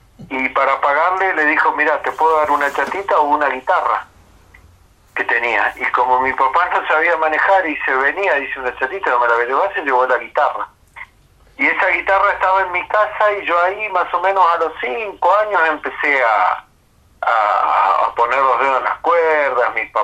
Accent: Bariloche, Río Negro, Argentina; born there; Yo nací acá en Bariloche

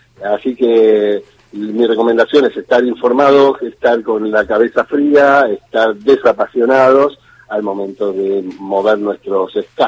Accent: Argentina

